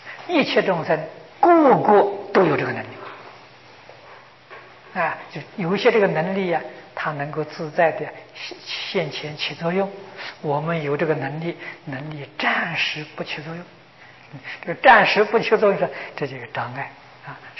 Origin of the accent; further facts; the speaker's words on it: China; 我们中国人从前读书啊，目的是读书变化气质啊